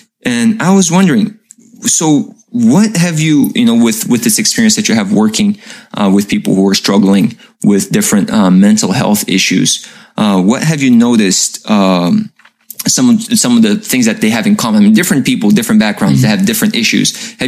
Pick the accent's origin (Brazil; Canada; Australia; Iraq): Brazil; now in United States; Andre and I, we go way back, like little kids growing up in Brazil together. He's actually my cousin, and we would often spend our summers together. We would travel to different parts of Brazil with our families.